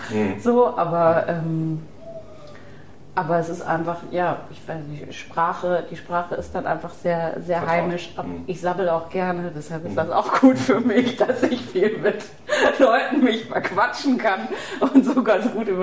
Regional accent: North Rhine-Westphalia, Germany; Ich bin Westfälin. Ich komme aus dem Münsterland, vom Hof.

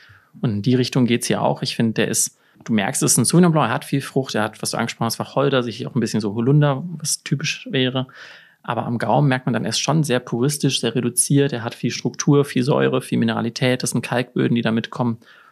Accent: Cologne, North Rhine-Westphalia, Germany; born there; Das ist wirklich so, also das Krankenhaus, wo ich geboren bin, ist wirklich so in der Kölner Altstadt. Also viel mehr Köln geht eigentlich nicht.

